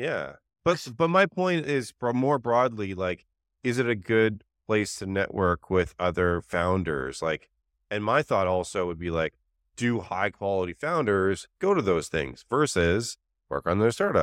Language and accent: English; Canada; moved away as an adult; now in San Francisco, United States; I moved from Canada to San Francisco about a decade ago, early in my career